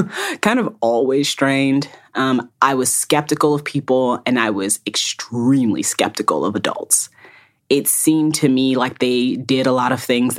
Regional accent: Fort Wayne, Indiana, United States; I grew up in Fort Wayne, Indiana.

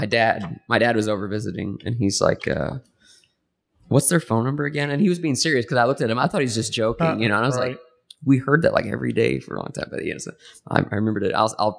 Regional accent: Illinois, United States; Growing up in Southern Illinois, you got the phone number stuck in your head.

